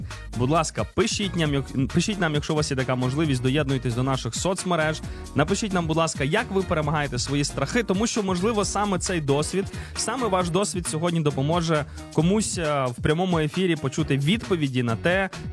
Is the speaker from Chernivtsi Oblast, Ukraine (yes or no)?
yes; Chernivtsi, Chernivtsi Oblast, Ukraine; Я собі один раз з хлопцями, ми з Чернівців поїхали у Львів на один день в аквапарк.